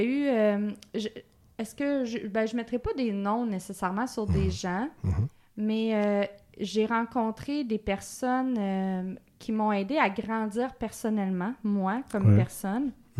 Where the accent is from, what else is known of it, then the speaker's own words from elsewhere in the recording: Pintendre, Quebec, Canada; D'une grosse ville qui s'appelle Pintendre, qui est sur la rive sud de Québec. Okay. Donc, à côté de Lévis.